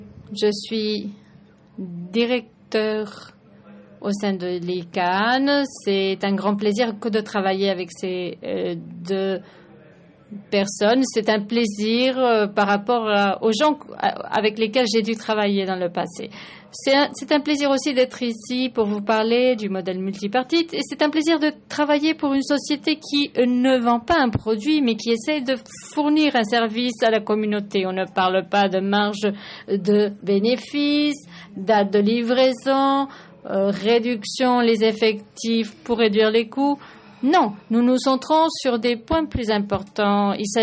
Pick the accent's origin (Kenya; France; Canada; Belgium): Kenya; Je suis boursier. Je viens du Kenya.